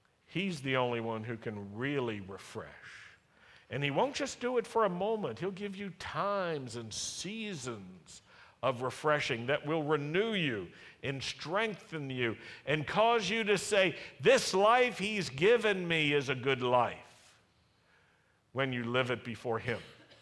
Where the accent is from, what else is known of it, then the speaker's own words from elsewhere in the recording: Roanoke, Virginia, United States; I remember the common form it took when I was growing up in Virginia, in Roanoke, Virginia.